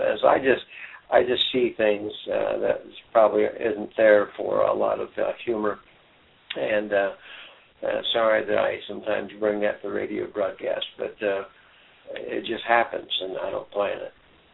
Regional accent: Colorado, United States; And of course, I'm from Colorado, and squall is not a good name

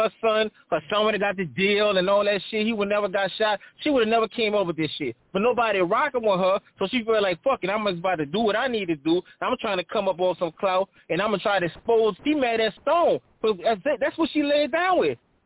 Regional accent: New Orleans, Louisiana, United States; So, look, I'm from New Orleans, bro. So, I was raised in that era.

